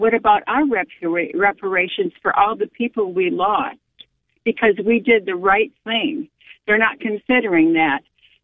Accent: the North, United States; now in North Carolina, United States; I'm in North Carolina now, but I'm originally from the North.

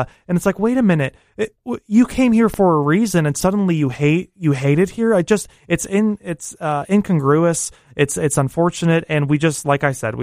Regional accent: Rochester, New York, United States; And I grew up in New York State. I grew up in Rochester

